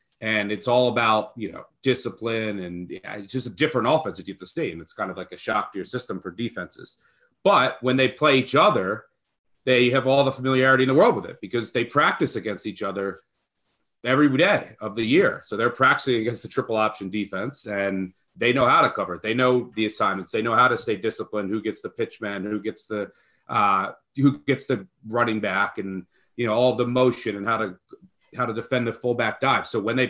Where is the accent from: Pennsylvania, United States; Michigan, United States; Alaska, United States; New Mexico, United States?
Pennsylvania, United States; I grew up outside of Philly, and my dad would take me.